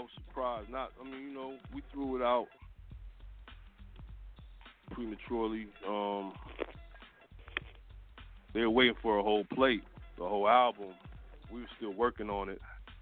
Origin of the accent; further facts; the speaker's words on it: Los Angeles, California, United States; Nah, that's incorrect. I'm from Los Angeles.